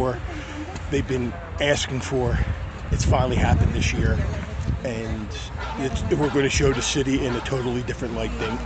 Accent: King of Prussia, Pennsylvania, United States; King of Prussia.

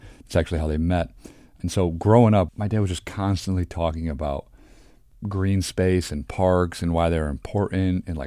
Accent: Detroit, Michigan, United States; now in Philadelphia, United States; So I grew up in Detroit, played at Cincinnati, then played 4 years in Houston.

